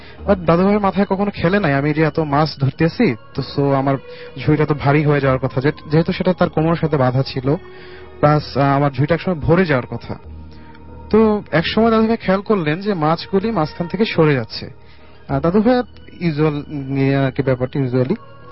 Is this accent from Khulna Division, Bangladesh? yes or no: no; Tangail, Dhaka Division, Bangladesh; now in Mohakhali, Bangladesh; মহাখালী থেকে এসেছি, আমার হোম টাউন টাঙ্গাইল।